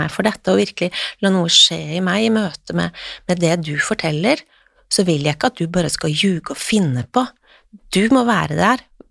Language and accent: Norwegian; Finnmark, Norway; jeg vokste opp I Tanaelva I Finnmark